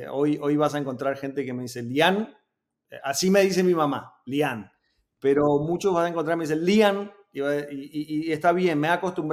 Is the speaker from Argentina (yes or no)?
yes; Argentina; Somos argentinos, así que tenemos que sacar esa carta en cualquier conversación